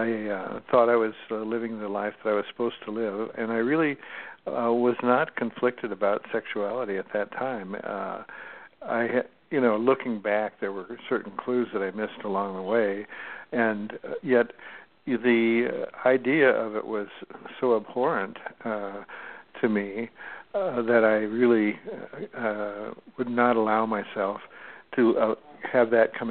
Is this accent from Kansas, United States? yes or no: no; Nebraska, United States; He grew up in Idaho and I grew up in Nebraska, but we grew up at the same time.